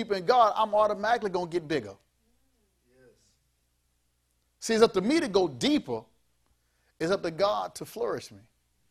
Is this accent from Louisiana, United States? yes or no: yes; Gosmo, Louisiana, United States; We was living in Gosmo. I grew up in Gosmo before we moved to Gonzales. We were living in Gosmo